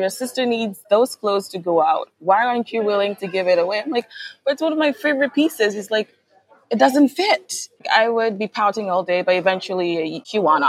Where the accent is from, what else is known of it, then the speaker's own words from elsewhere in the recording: Kumasi, Ashanti, Ghana; So I grew up in Kumasi in a house full of close relatives.